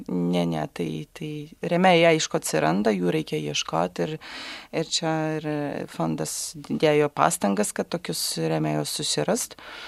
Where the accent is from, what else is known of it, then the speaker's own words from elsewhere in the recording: Poland; labai buvo įdomu, kodėl mes iš Lenkijos, o kaip čia Lietuva.